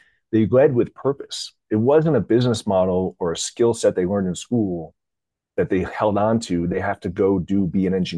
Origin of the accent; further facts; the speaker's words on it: East Coast, United States; also born or lived in France; turned 50 last March. But my background is I was born in France. My dad was an IBMer. I grew up mostly on the East Coast